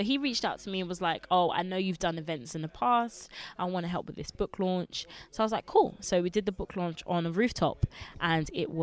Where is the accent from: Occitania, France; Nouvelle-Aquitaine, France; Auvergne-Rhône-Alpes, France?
Auvergne-Rhône-Alpes, France; Grenoble; born there; English is a second language; I'm quite culturally diverse. So I was born in Grenoble, which is the south of France, and I've been there every single year. I came in, I was a couple months old, but I've been there every single year. My mum only speaks to me in Lingala. And I learned English in school.